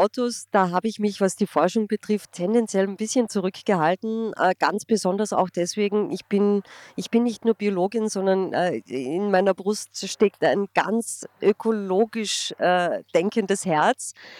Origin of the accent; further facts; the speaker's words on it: Vienna, Austria; ich bin Verhaltensbiologin und ich komme aus Wien